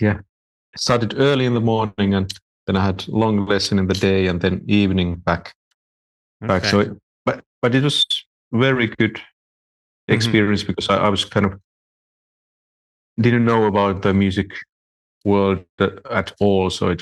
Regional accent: Kokkola, Central Ostrobothnia, Finland; in my hometown in Kokkola, there's a very good and famous string orchestra

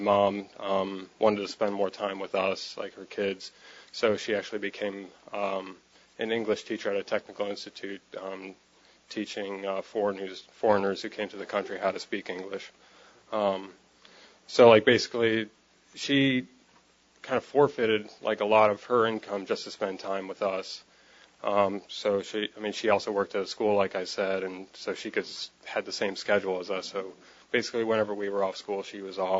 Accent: Buffalo, New York, United States; I was born in Buffalo, New York, December 7th, 1991. I grew up in a very normal family.

